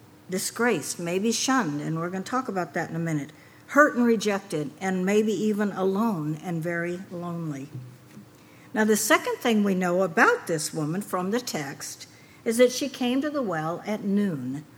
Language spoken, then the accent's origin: English; the South, United States; I grew up in the South years and years ago because I'm an old lady. And there was segregation.